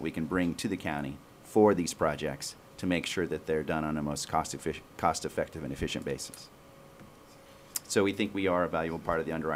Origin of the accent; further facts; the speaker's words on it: Huntington Beach, California, United States; I was born in Long Beach Community Hospital, and my two children were both born there, and I grew up in Huntington Beach, and I'm still here.